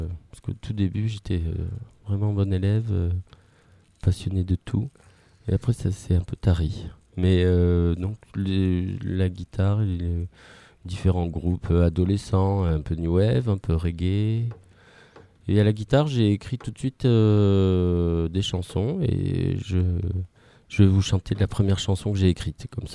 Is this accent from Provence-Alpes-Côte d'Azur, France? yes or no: no; Nevers, Bourgogne-Franche-Comté, France; born there; Je suis né à Nevers le 26 mars 1972 à 3h du matin.